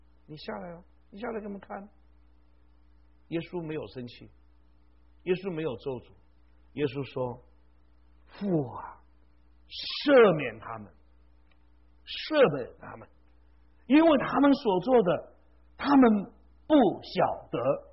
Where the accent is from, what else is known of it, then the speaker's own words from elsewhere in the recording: China; 哇，我们中国人怎么说？杀父之仇啊，怎么样？不共戴天呐！